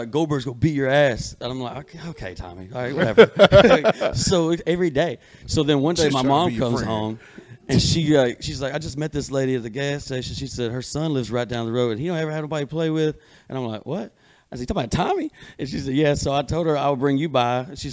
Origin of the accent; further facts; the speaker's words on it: Muscadine, Alabama, United States; Dude, I grew up in Muscadine, Alabama.